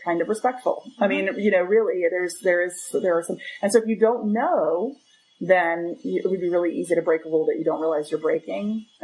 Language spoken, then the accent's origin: English; Pittsburgh, Pennsylvania, United States; I'm from Pittsburgh.